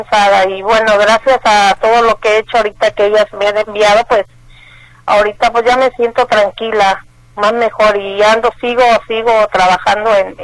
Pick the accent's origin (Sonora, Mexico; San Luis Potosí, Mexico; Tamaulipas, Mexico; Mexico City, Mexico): San Luis Potosí, Mexico; now in Dallas, United States; yo estoy aquí en Dallas, Texas, pero soy del estado de San Luis Potosí, de la Huasteca Potosina.